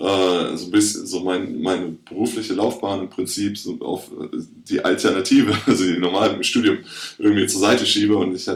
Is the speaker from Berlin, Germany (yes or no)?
no; Cologne, North Rhine-Westphalia, Germany; Ja, also ich komme aus Köln